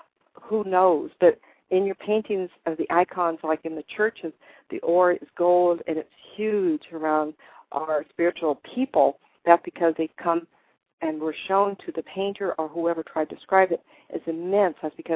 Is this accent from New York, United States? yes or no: no; California, United States; I'm from Northern California, and I have friends there tonight who are listening to the show.